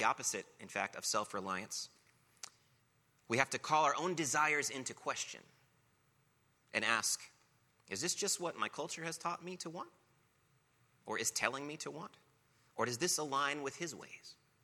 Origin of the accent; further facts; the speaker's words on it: United States; As an American, I was told pretty clearly by my culture what would lead to success and prosperity.